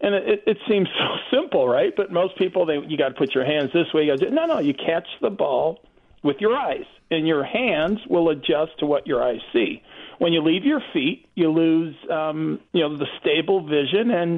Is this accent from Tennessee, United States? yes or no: no; San Diego, California, United States; And I mean, I grew up in California, San Diego, on the ocean.